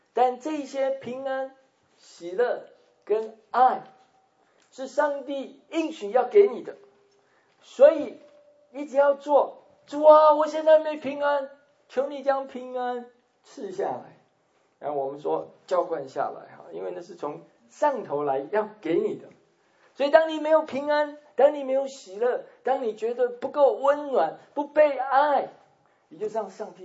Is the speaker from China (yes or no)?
no; Taiwan; 跟爸爸妈妈撒奶啊，我们台湾话撒奶啊